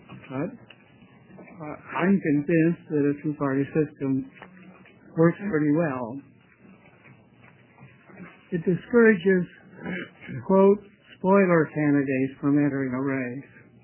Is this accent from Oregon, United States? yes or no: yes; Oregon City, Oregon, United States; Chairman Starr and members of the committee … from Oregon City.